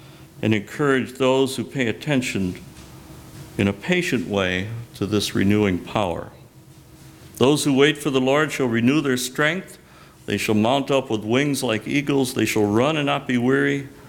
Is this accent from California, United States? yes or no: no; Chicago, Illinois, United States; growing up in the Chicago area and reminded me of being in Austin in February